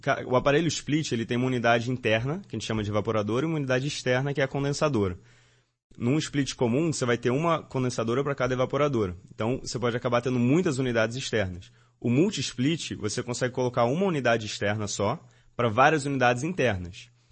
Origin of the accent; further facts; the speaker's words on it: Rio de Janeiro, Brazil; Sou do Rio.